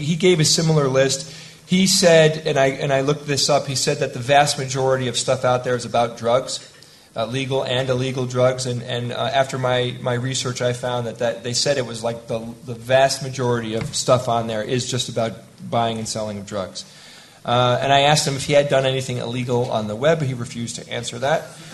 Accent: United States; You know, I'm from the United States, and maybe a lot of people in the U.S. aren't using it.

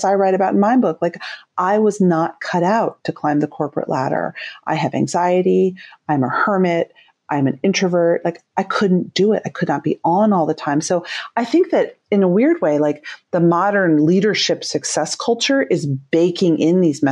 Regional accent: New York City, New York, United States; I grew up in the opposite. I grew up in New York City Jewish culture where everyone lives at their therapist.

